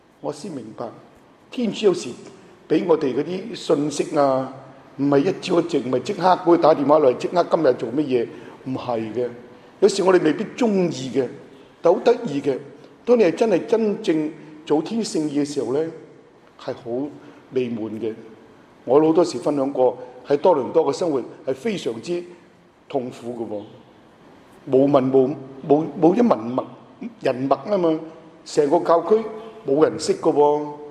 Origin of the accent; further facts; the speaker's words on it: China; 加上我們中國人的堂區又靈性複雜一點